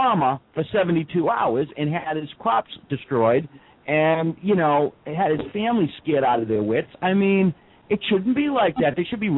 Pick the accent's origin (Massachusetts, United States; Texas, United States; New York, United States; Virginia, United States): Massachusetts, United States; Boston; accent: Boston; Now you hear my Boston accent.